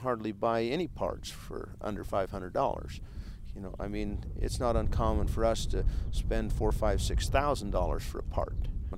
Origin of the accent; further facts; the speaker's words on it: Salt Lake City, Utah, United States; I grew up in Salt Lake City on the East Bench. I come from a non-farm background